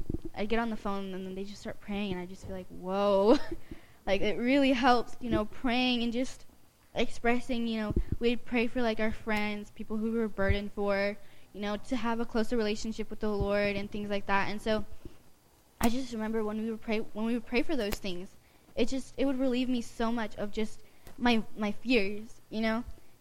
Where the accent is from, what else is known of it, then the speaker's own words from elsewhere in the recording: Cincinnati, Ohio, United States; But originally, I'm actually from Cincinnati, Ohio.